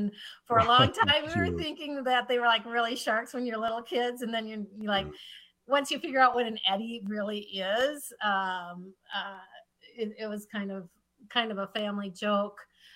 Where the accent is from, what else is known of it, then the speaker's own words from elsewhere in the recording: Minnesota, United States; I grew up right on the Mississippi River, about 80 miles north of the Twin Cities